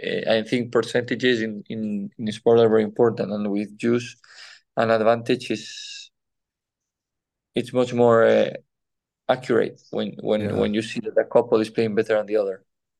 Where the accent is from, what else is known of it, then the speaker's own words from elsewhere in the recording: Motril, Andalusia, Spain; also born or lived in Malaga; I was born in Malaga. We have a house in Marbella, but we have a house where I have been raised. It's in Motril. It's like in the beach of Granada.